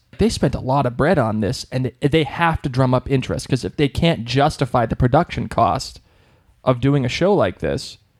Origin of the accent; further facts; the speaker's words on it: Ireland; No, I'm Irish. I'm Irish, and, you know, we're basically cousins